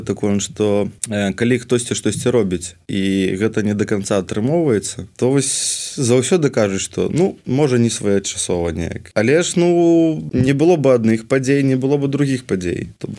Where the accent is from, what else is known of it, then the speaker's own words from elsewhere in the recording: Hrodna, Grodno Region, Belarus; moved away as an adult; 21-й год я яшчэ быў у Беларусі, я паехаў у гародню да сваёй матулі, і паглядзеў, як мой родны горад стаў пустым.